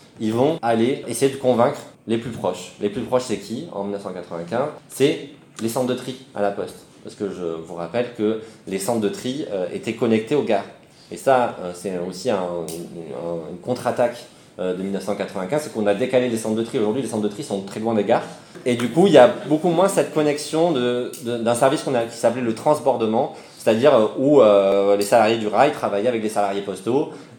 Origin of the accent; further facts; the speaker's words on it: Toulouse, Occitanie, France; c'est pas parce que je viens de Toulouse